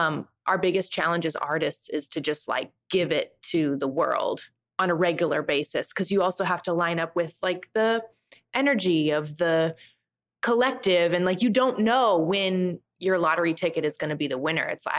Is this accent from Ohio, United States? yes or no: no; Nebraska, United States; He's from Maine. I'm from Nebraska. It's like, what are we doing in Boston?